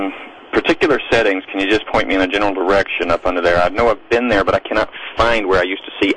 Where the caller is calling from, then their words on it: South Carolina, United States; Calling from South Carolina.